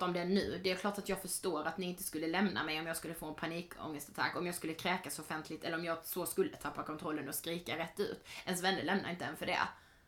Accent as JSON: {"language": "Swedish", "town": "Karlshamn", "region": "Blekinge", "country": "Sweden", "tie": "born or raised there", "lives_now": "Stockholm, Sweden", "said": "jag hade varit hemma i Karlshamn i 10 veckor och jobbat. Och jag skulle åka tillbaka till Stockholm."}